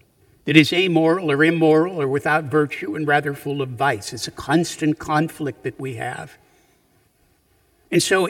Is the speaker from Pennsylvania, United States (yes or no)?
yes; Punxsutawney, Pennsylvania, United States; When I was growing up in Punxsutawney, Pennsylvania, and was about 8 years old, my brother was 5 years older